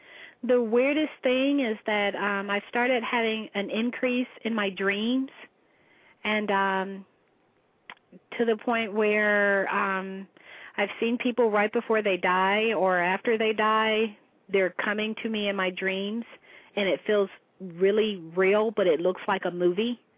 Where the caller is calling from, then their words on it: Alabama, United States; I'm calling from Alabama.